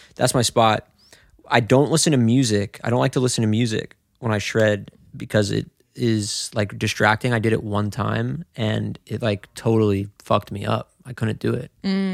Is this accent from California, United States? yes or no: no; Cincinnati, Ohio, United States; See, I'm from Cincinnati, so where I go is called Perfect North Slopes